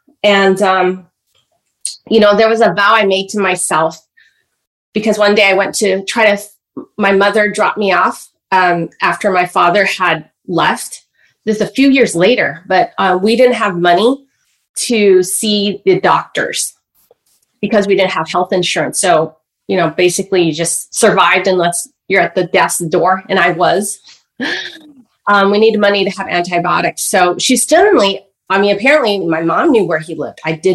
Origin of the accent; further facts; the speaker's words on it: California, United States; born there; And I was born in California. We come from opposite cultures.